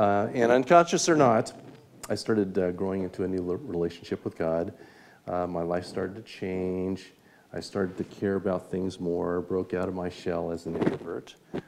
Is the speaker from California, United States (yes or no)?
yes; San Francisco, California, United States; I'm a San Francisco native, and I grew up in the Bay Area. And when I was growing up, I was born to immigrant parents